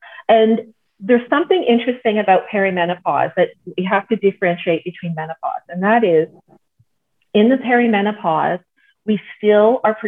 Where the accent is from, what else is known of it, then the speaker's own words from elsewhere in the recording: Canada; now in Netherlands; I'm Canadian. I live in the Netherlands. I'm a mom to a lovely 19-year-old daughter, married to a Dutch man.